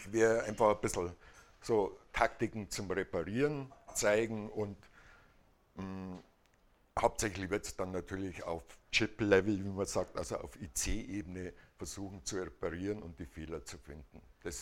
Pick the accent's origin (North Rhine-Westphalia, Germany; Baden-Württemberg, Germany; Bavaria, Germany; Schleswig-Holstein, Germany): Bavaria, Germany; Munich; now in Schwabhausen, Germany; So in der Nähe von Schwabhausen, Dachauer Hinterland. Bin aber gebürtiger Münchner und Waschechter. Bin vor 10 Jahren rausgezogen.